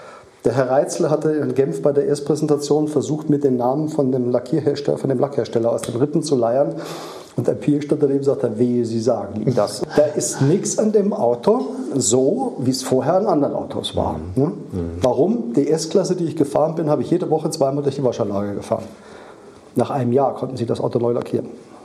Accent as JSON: {"language": "German", "region": "Rhineland-Palatinate", "country": "Germany", "moved": "yes", "said": "ich komme aus der Pfalz, bin dann nach Norden."}